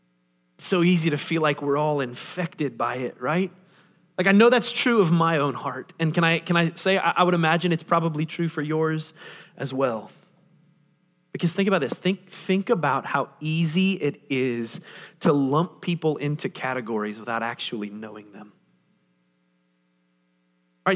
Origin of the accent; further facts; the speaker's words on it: Ohio, United States; the restaurants where Kyle and I grew up in Southern Ohio